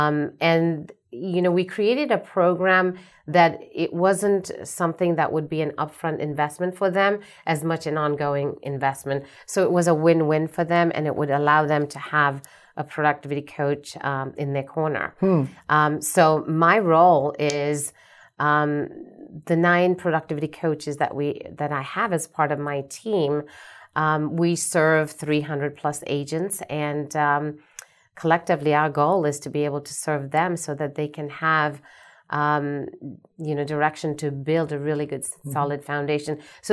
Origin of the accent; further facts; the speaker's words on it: England, United Kingdom; I'm from England.